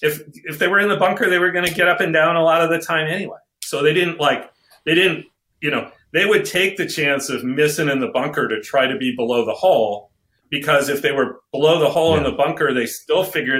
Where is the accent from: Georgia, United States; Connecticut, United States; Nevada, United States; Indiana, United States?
Connecticut, United States; I grew up in Connecticut.